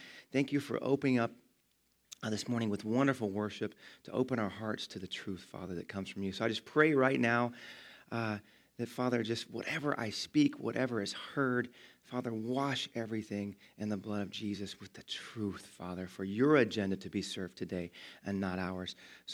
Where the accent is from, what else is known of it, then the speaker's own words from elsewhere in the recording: Georgia, United States; also born or lived in Montgomery, Alabama; I'm a Georgia boy.